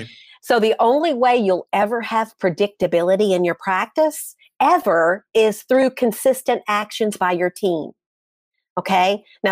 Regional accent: the South, United States; You know, I'm from the South, and we enjoy cooking and entertaining, right?

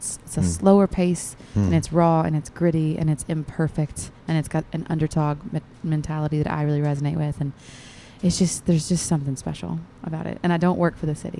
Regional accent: the South, United States; a through line to the whole experience that I felt like I had and so many women and people have growing up in the South, especially in the Bible Belt.

